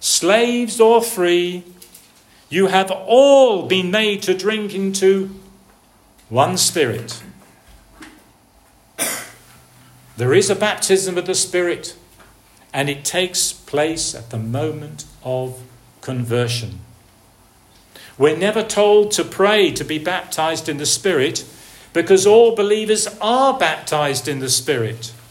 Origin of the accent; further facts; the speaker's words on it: Colchester, East of England, United Kingdom; even reaching within a few years my hometown of Colchester, where there is the earliest church ever found in Great Britain.